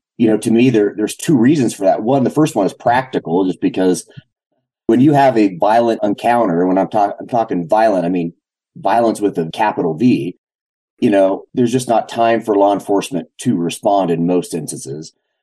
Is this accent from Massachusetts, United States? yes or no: no; Idaho, United States; And I grew up in Idaho and was very interested in civil rights and protecting those rights.